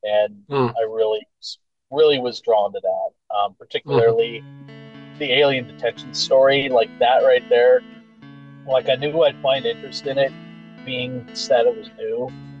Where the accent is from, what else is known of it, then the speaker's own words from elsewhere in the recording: Great Falls, Montana, United States; also born or lived in Billings; I've lived in Montana my whole life. My dark secret is that I was born in Billings, but I've grown up in the Great Falls area most of my life, and that's home to me.